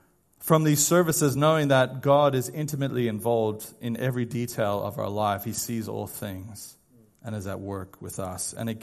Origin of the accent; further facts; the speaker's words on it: United States; And I mean, being an American citizen, I think about January 6th, where they stormed the Capitol.